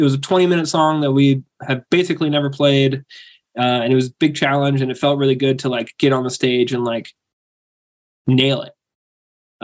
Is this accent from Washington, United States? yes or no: yes; Aberdeen, Washington, United States; Originally, I'm from Aberdeen.